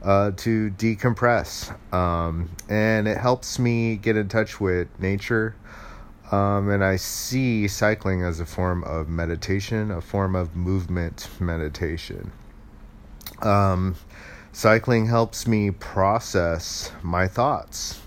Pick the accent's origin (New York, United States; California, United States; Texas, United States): California, United States; Alameda; So where I grew up in Alameda, there's a long cycling history.